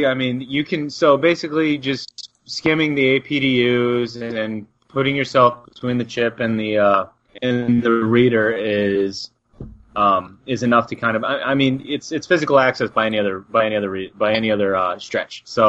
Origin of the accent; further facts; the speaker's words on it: United States; your name is insanely unpronounceable to me as an American